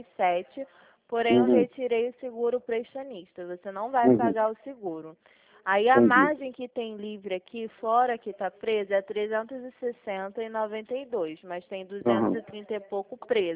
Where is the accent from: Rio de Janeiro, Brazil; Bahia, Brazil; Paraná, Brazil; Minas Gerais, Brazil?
Rio de Janeiro, Brazil; Eu sou de Vila Isabel.